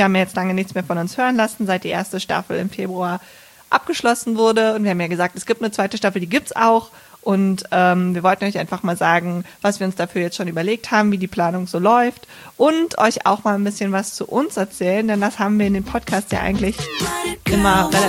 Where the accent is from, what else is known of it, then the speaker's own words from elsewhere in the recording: Bergisch Gladbach, North Rhine-Westphalia, Germany; Ich komme hier aus der Gegend, also hier ist Bonn. Ich komme aus Bergisch Gladbach, ne?